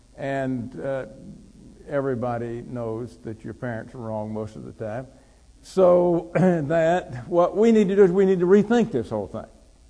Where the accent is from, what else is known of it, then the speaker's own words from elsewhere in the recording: the South, United States; I'm a Southerner. I always know when somebody is a Southerner if I eat breakfast with him.